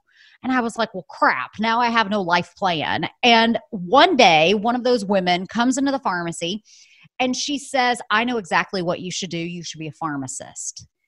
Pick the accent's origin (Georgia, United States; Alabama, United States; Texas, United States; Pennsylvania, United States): Alabama, United States; Now, remember, I was born and raised in Alabama.